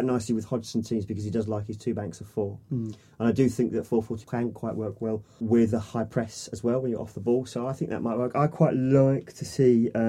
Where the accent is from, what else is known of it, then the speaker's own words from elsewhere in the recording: England, United Kingdom; I support England, and I'm English